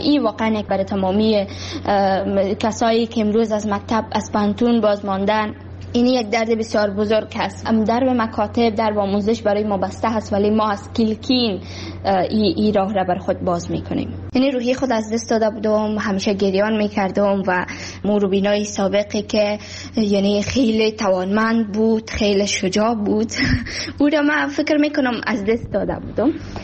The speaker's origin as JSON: {"language": "Persian", "region": "Kabul", "country": "Afghanistan", "tie": "born or raised there", "also_born_or_lived": "Baghlan", "said": "من در سال 2005 در ولایت بغلان به دنیا آمدم و درس های ابتدایی خود را همچنان در کابل خواندم"}